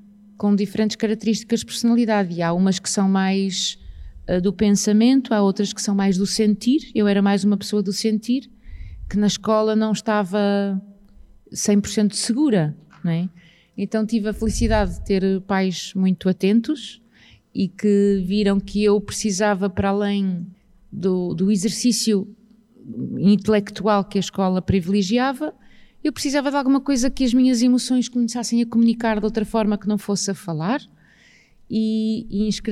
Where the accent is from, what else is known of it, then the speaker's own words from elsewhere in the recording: Porto, Norte, Portugal; moved away as an adult; also born or lived in Viseu; now in Lisbon, Portugal; sair do Porto, que eu sou do Porto, há 20 anos que vivo cá. Na realidade já vivo há mais tempo cá do que no Porto, porque vivi 20 anos no Porto, 5 anos em Viseu e 20 anos e 3 meses em Lisboa, e portanto já estou mais lisboeta